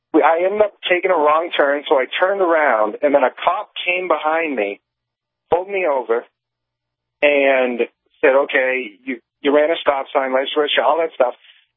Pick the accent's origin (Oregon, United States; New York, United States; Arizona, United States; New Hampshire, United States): New Hampshire, United States; and I'm from New Hampshire, so I have New Hampshire plates on.